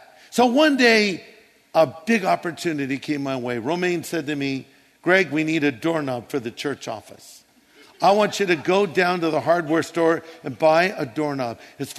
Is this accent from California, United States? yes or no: yes; California, United States; Now, understand, I'm from Orange County. I've been here my whole life.